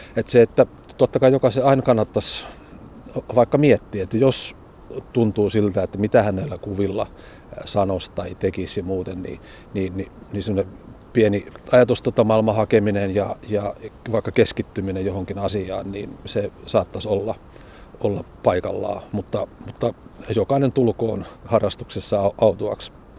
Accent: Joensuu, North Karelia, Finland; also born or lived in Oulu; Mä oon syntynyt Oulussa ja asunut siellä ison metsän vieressä ja lapsena käynyt kouluun Joensuussa

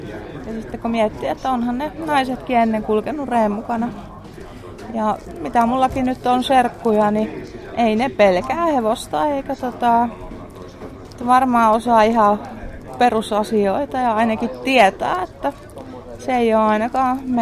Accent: Pihtipudas, Central Finland, Finland; mä olin 6 vanha Pihtiputa, mä oon Pihtiputalta kotoisin

